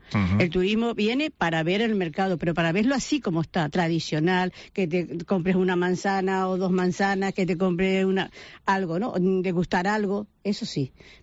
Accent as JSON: {"language": "Spanish", "town": "Las Palmas", "region": "Canary Islands", "country": "Spain", "said": "Yo vengo de Las Palmas"}